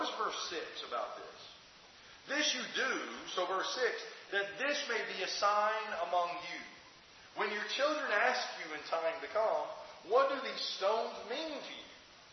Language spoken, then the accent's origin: English; Tennessee, United States; Michael and I grew up on the Tennessee River. That's a big old river.